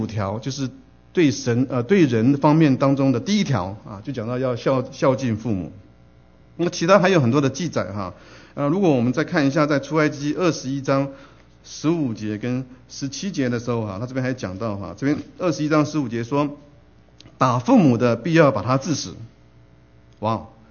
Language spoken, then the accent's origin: Chinese; China; 我们身为中国人哈，我们想我们在这样的一个教育当中、体系当中，我们都能够有深切的理解哈